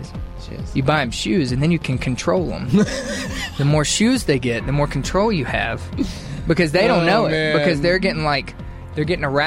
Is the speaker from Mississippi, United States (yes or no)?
yes; Mississippi, United States; Mississippi, uh-huh. My home state, which is recognized in polls as America's most religious state.